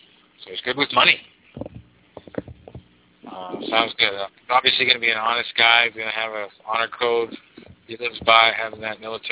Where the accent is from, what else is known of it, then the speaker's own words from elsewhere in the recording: Dorchester, Massachusetts, United States; I knew that because I come from Dorchester.